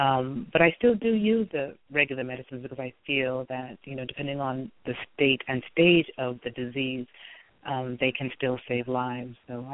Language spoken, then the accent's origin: English; Canada; born there; I was born in Canada to a Jamaican mother and a Nigerian father.